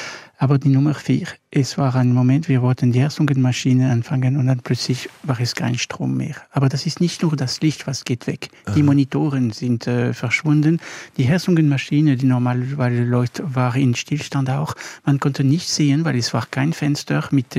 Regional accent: Switzerland; Ich war Schweizer des Jahres in 2010.

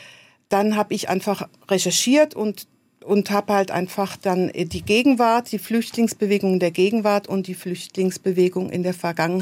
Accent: Cologne, North Rhine-Westphalia, Germany; Ja, und ich bin Kölnerin mit badischem Migrationshintergrund.

